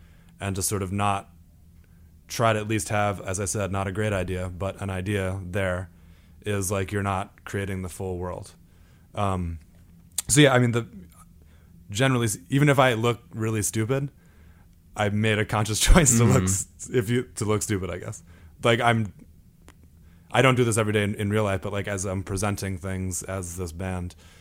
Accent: Imlaystown, New Jersey, United States; My town is very small. It's called Imlay's Town. But essentially, if you've ever been to Six Flags Great Adventure, I grew up 5 minutes from there.

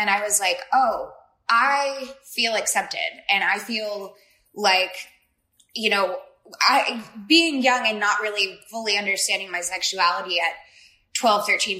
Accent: Dallas, Texas, United States; growing up in Dallas, Texas, as a bisexual, artistic, like creative mind, I never felt like I fit in the South

